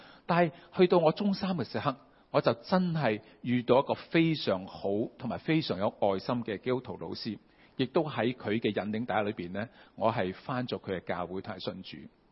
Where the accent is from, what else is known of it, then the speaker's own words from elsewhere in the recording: New Territories, Hong Kong; 因为我新界长大嘅时候咧，其实当时嘅天空咧系冇乜光害